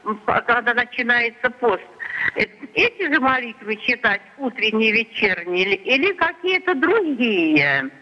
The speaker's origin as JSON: {"language": "Russian", "region": "Bryansk Oblast", "country": "Russia", "said": "я из Брянской области."}